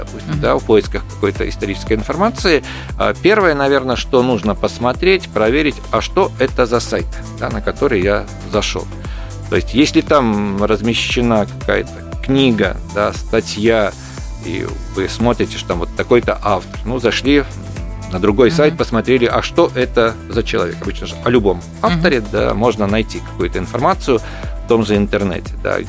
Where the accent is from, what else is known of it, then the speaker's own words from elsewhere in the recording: Belarus; наши люди уже осознают то, что мы белорусы, что у нас свое национальное государство